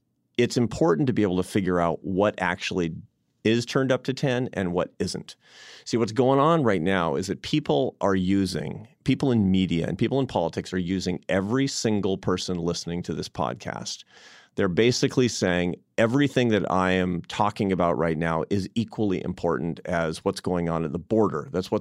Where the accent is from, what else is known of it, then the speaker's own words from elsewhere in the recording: Seattle, Washington, United States; And I was in Seattle, my hometown, and right after the election in 2016.